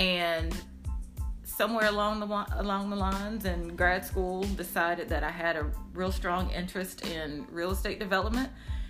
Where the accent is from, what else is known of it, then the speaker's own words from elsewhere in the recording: Alabama, United States; Again, growing up in Alabama, there's, you know, we don't have our pro teams.